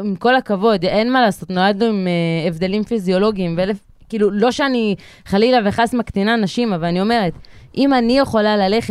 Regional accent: Kiryat Shmona, Northern District, Israel; אני גם במקור מקריית שמונה.

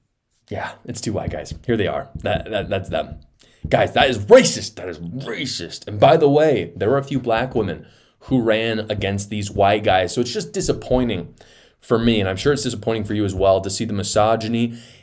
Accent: Provo, Utah, United States; I grew up in Provo, Utah.

